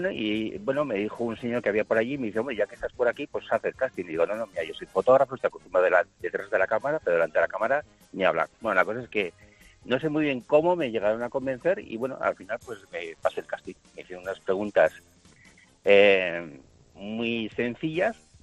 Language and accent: Spanish; Pamplona, Navarre, Spain; yo soy fotógrafo de Pamplona y yo estaba trabajando en Madrid